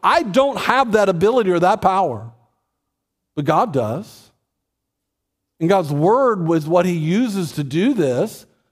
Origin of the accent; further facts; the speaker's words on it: Texas, United States; I mean, I grew up in Texas. I like Bluebell.